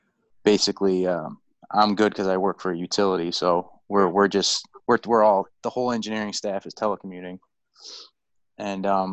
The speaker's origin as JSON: {"language": "English", "region": "New York", "country": "United States", "tie": "born or raised there", "said": "I mean, you know, I'm near Syracuse, so it's I talked to my father the other day, and where I grew up is like near Poughkeepsie, so it's like 70 or 80 miles north of the city."}